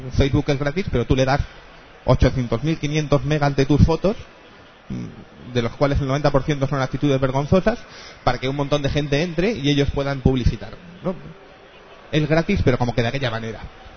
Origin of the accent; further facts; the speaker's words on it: Bilbao, Basque Country, Spain; ya que estamos, somos de Bilbao